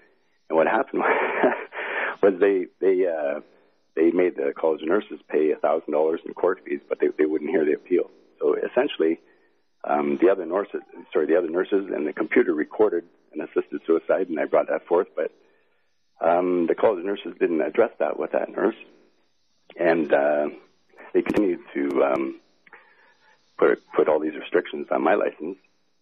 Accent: Ontario, Canada; So anyways, I'm a nurse from Ontario.

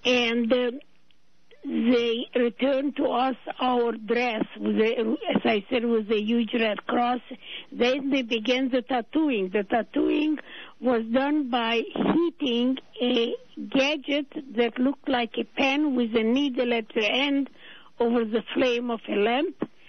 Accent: Transylvania, Romania; born there; English is a second language; I was born in Transylvania, Romania. And in a very, very small village of 100 families, my father was a farmer and landowner.

